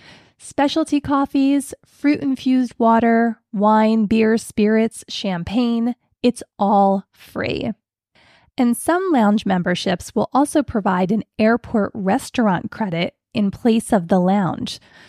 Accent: Philadelphia, Pennsylvania, United States; it's hard to go back to my hometown Philly airport

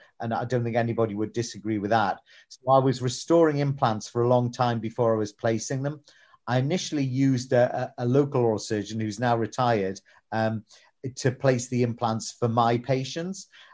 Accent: North East England, United Kingdom; I'm from the Northeast originally and sort of migrated back here like a bit like a homing pigeon.

